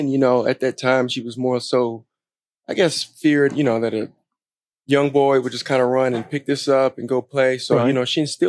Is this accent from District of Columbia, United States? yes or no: yes; Washington, District of Columbia, United States; A lot of people don't know I'm originally from Washington, D.C.